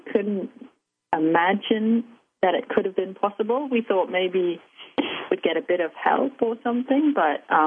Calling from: Cambridge, East of England, United Kingdom; Cambridge, England.

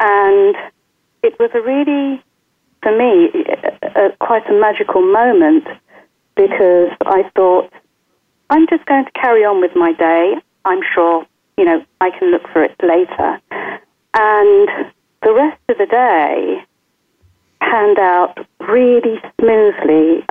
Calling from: Cheshunt, East of England, United Kingdom; I'm calling in from Cheshunt in Hertfordshire, the UK. And it's in between London and Cambridge.

